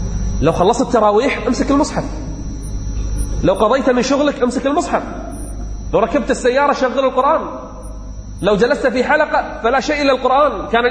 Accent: Kuwait; أنا ما سمعت عندنا في الكويت، في الكويت فيه 3 أجزاء كل 10 أيام ختمة

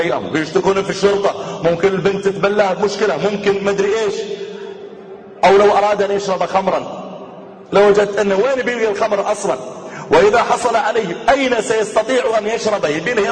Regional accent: Riyadh, Riyadh Province, Saudi Arabia; يعني مثلا عندنا في الرياض

